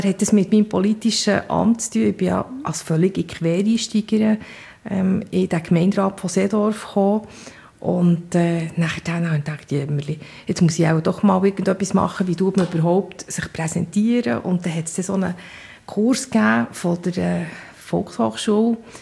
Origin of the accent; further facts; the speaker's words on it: Bern, Switzerland; ich bin in Bern aufgewachsen